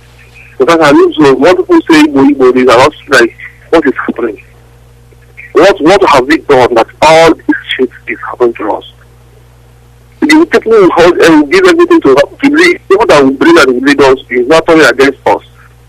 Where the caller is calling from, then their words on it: Abuja, Federal Capital Territory, Nigeria; I'm calling from … I'm calling from Abuja.